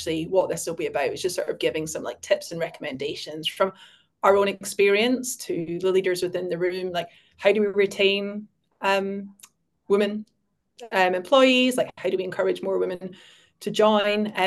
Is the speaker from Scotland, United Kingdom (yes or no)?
yes; Scotland, United Kingdom; And I'm Scottish as well, so my pronunciation is all over the place.